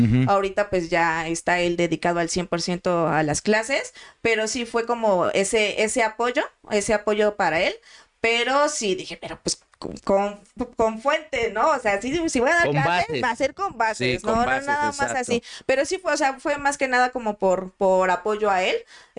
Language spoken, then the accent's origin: Spanish; Iztapalapa, Mexico City, Mexico; Nosotros somos de Iztapalapa.